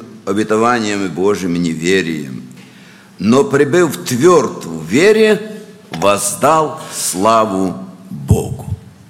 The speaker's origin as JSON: {"language": "Russian", "country": "Ukraine", "said": "Я сам украинец, очень люблю Украину, свой народ"}